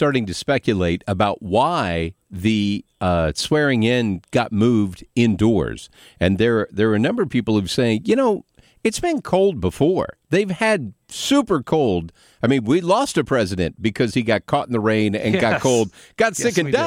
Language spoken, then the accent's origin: English; Arkansas, United States; I mean, remember, I'm from Northwest Arkansas.